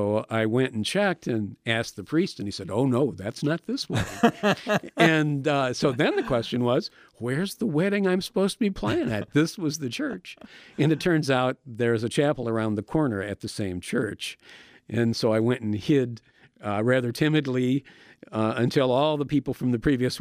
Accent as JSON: {"language": "English", "town": "Detroit", "region": "Michigan", "country": "United States", "tie": "born or raised there", "said": "I guess I grew up in Detroit metropolitan area, and even the local decisions were made miles and miles away."}